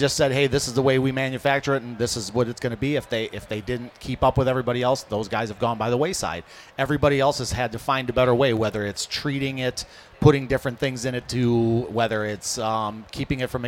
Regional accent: Hamtramck, Michigan, United States; my house growing up in Hamtramck, I remember used to have to chip the ice off the aluminum windows

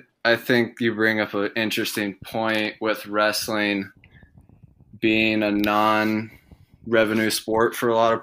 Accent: Pleasant Hill, Iowa, United States; well, I grew up in Pleasant Hill, Southeast Polk High School, just east of Des Moines. I actually went to elementary school right next to Prairie Meadows.

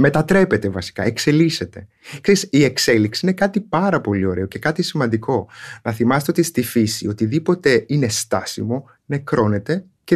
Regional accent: Crete, Greece; Εγώ κατάγομαι από το Ηράκλειο της Κρήτης, από ένα ορεινό χωριό, στο οποίο επιστρέφω πολύ συχνά, όταν μπορώ τουλάχιστον, από τον προφήτη Ηλία. Εκεί συντοπίτης μου είναι ο Πατριάρχης Αλεξανδρίας και Πάσης Αφρικής, Θεόδωρος ο Δεύτερος

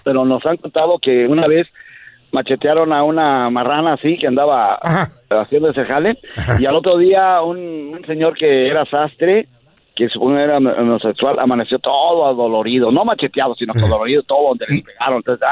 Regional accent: Chiapas, Mexico; traemos la tradición nosotros somos de Chiapas.

